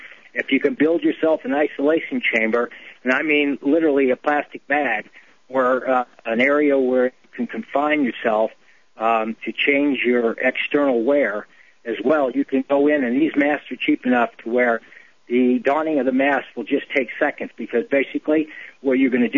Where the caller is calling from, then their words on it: Utah, United States; from Utah, and on this gas mask thing